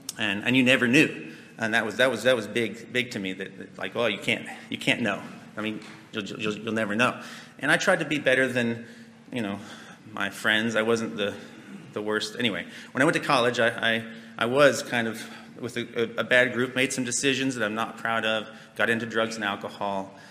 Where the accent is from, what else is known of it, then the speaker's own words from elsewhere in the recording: Fontana, California, United States; born there; I was born in California, going all the way back, and in a Fontana, Southern California suburb.